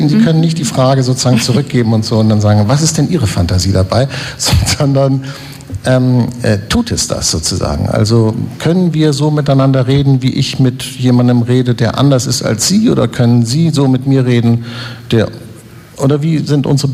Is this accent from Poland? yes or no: no; Hamburg, Germany; Also ich komme aus Hamburg, Sie kommen aus Frankfurt